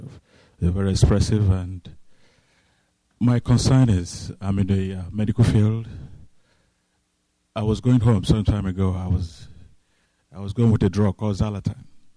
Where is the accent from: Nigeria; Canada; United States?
Nigeria; Rivers; Right now, I'm from River State.